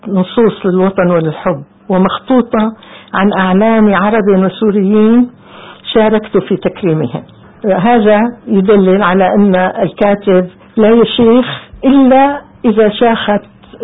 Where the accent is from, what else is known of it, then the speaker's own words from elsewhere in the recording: Jableh, Latakia Governorate, Syria; عن الساحل السوري أو ربما عن جبلة بالتحديد، وأعني بجبلة مدينتي